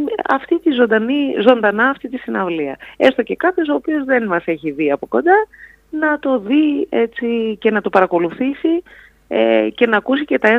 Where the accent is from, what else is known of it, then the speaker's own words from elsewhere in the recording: Zakynthos, Ionian Islands, Greece; Αυτό και εγώ νοσταλγώ από την Ζάκυνθο, από το νησί μου, γιατί έχει αλλάξει